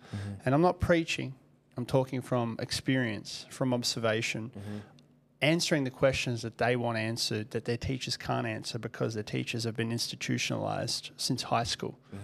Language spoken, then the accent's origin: English; Russia; Like I come from Russia. We come from nothing.